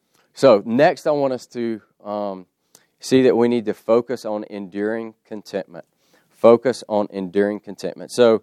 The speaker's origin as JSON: {"language": "English", "region": "Louisiana", "country": "United States", "said": "being from the Bible Belt, I'm from Louisiana, if y'all didn't know"}